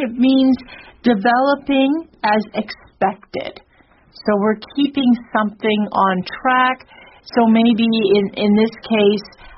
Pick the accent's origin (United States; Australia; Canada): Canada; now in Taiwan; It would be very similar to what I'm used to here in Taiwan or in my home country of Canada.